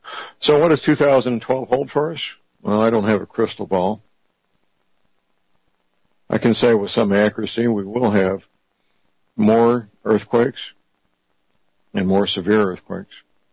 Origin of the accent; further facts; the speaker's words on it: Missouri, United States; The 600-mile radius comes into my home state, Missouri